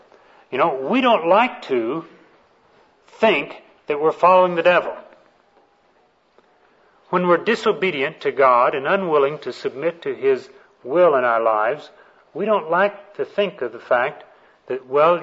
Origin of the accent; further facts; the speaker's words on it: Texas, United States; he was the foreman of the body shop at one of the automobile dealerships there in my hometown.